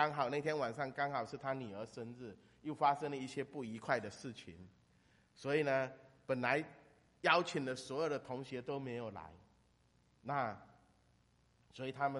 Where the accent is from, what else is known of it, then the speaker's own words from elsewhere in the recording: China; 我们来自中国大陆的人应该都听过一句话